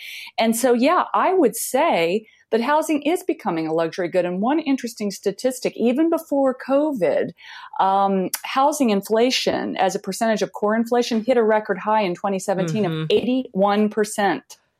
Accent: Indiana, United States; So I'm from the Midwest. You know, I grew up in Indiana.

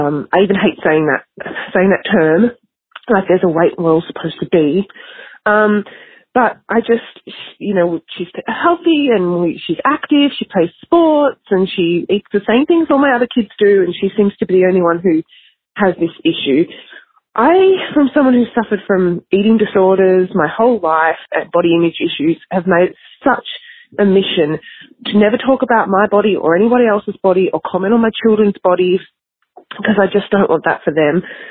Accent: Melbourne, Victoria, Australia; I'm from Melbourne, Australia, and I just love you, Glennon, and Amanda.

